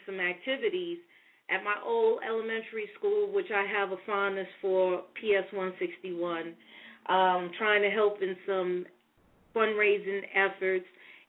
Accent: New York City, New York, United States; These are all of my Facebook friends and a couple of who in which I grew up with in Crown Heights.

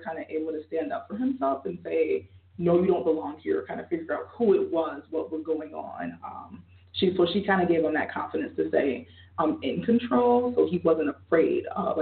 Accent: Buffalo, New York, United States; born there; Yes, I was born here in Buffalo. I live right down the street, actually, not too far from here.

